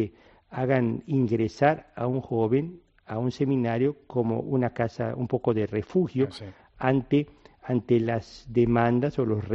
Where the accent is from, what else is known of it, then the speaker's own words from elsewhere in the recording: Mexico; los que venimos de México y también de Latinoamérica, nosotros fuimos llamados la Nueva España.